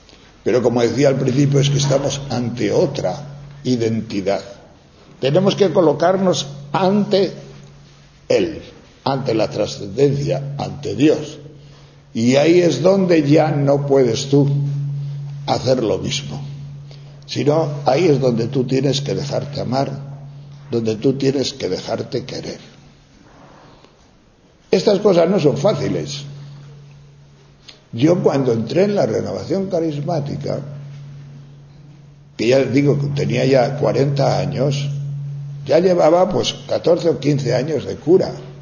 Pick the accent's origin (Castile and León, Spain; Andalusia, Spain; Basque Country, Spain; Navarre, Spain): Castile and León, Spain; León; Era el párroco de mi pueblo cuando yo era pequeño, después de la guerra. Yo soy de León, de la montaña de León, y allí había muchos maquis huidos de Asturias.